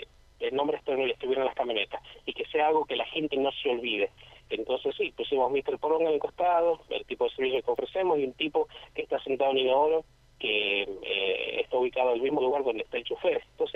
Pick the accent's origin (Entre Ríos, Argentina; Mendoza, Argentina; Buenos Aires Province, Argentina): Mendoza, Argentina; moved away; Me gustaría abrir una sucursal allá en Mendoza, que... Ahí nací yo y soy mendocino